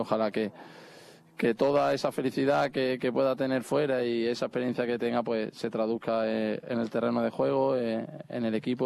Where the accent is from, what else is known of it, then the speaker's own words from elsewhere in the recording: Málaga, Andalusia, Spain; now in Leganés, Spain; tengo mi familia, tengo todo lo que tengo que tener, porque para eso soy de allí, de Málaga